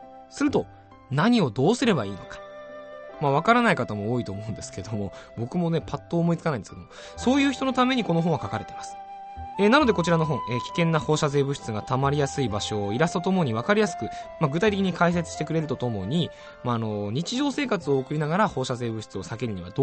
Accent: Saitama, Japan; 生まれ育った埼玉および日本を離れたくないなっていう気持ちが強くて、あんまり関西とか外国への移住というのは考えてません。

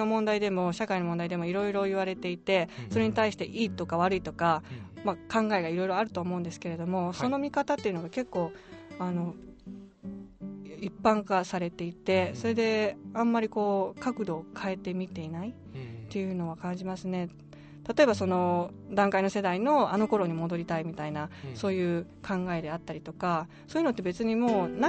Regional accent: Mie, Japan; なんか私は三重県で田舎で育ってるんですけれども

